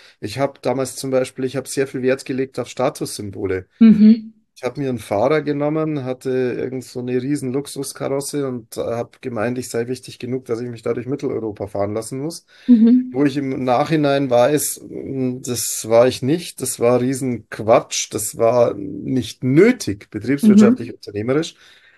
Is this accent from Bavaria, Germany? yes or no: yes; Bavaria, Germany; also ich liebe meine Heimat Oberpfalz